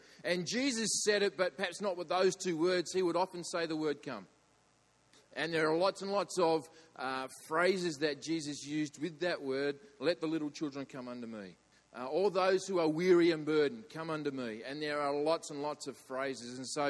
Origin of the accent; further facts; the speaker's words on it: Ulverston, North West England, United Kingdom; we are from Ulverston, but we used to attend this church.